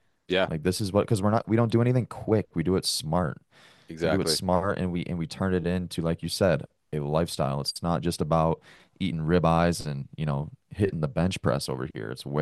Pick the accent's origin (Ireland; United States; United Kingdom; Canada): United States; Michigan; also born or lived in Nashville; now in Montana, United States; So I'm originally from Michigan, so Midwest dude, and went down to Nashville to be the police for 3 years.